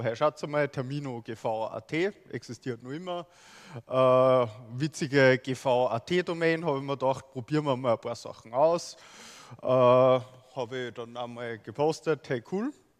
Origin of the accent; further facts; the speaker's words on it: Upper Austria, Austria; Ich komme aus Oberösterreich, wisst ihr vielleicht an meinem Dialekt erkennt. Ich studiere an der JKU.